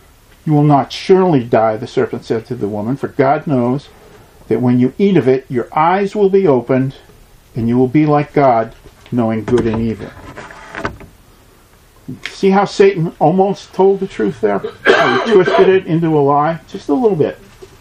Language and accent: English; New England, United States; My background, as a child, I was raised in the Catholic Church, as were many people in New England.